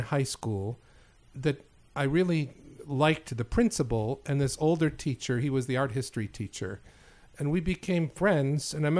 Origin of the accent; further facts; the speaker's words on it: Rochester, New York, United States; now in Canada; No. I grew up in Rochester, grew up in an Italian Catholic family, went to grade school in Rochester, two different schools, grade school